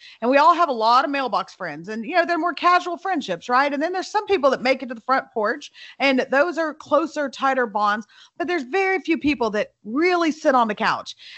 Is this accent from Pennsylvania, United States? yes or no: no; El Paso, Texas, United States; now in Dallas, United States; Well, I grew up in El Paso, fun fact. So I've been to Albuquerque many times. I live in Dallas now